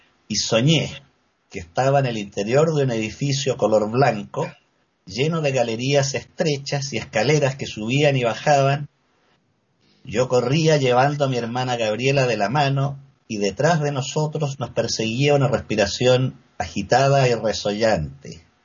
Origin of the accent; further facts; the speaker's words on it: Valdivia, Los Ríos, Chile; Yo me crié en Valdivia, una ciudad situada al sur de Chile, a unos 1000 kilómetros de acá de la capital de Santiago.